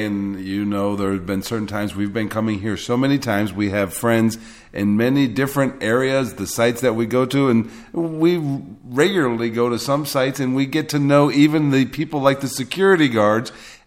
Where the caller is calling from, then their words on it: Jerusalem, Jerusalem District, Israel; I'm calling from Jerusalem